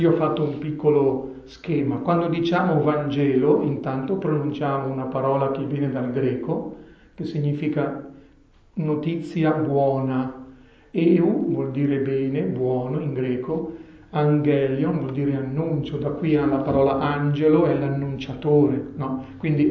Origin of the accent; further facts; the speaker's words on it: Bergamo, Lombardy, Italy; Come avete ascoltato, vengo dalla zona di Bergamo.